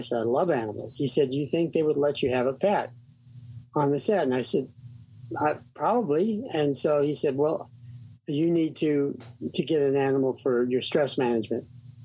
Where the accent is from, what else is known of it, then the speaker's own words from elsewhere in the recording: Sikeston, Missouri, United States; I was born in 1947 in a small town called Sykeston, Missouri, 20,000 people.